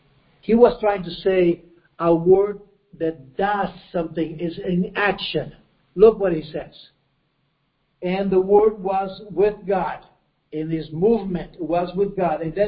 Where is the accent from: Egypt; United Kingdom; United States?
Egypt; I was raised there in Egypt, and they have more than 1,000 gods there.